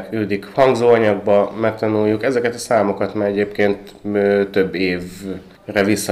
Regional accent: Kecskemét, Bács-Kiskun, Hungary; Hát 3 kecskemétiek vagyunk

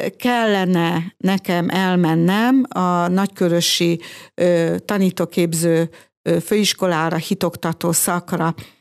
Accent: Kiskunhalas, Bács-Kiskun, Hungary; Én Kiskunhalason születtem, ide jártam a középiskolába, a Szilárd Áron gimnáziumba

